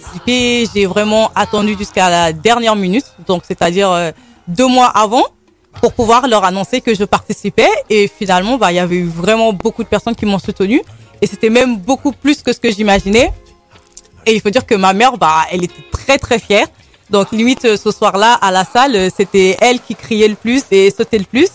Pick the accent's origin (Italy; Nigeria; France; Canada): Nigeria; étant donné que je suis née là-bas, donc je suis née au Nigeria, j'ai vécu au Nigeria